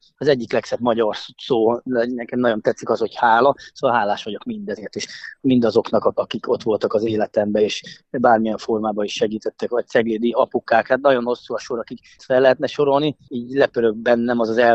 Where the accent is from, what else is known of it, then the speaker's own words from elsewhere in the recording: Cegléd, Pest, Hungary; Én mai napig is ceglédi vagyok, Cegléden éltem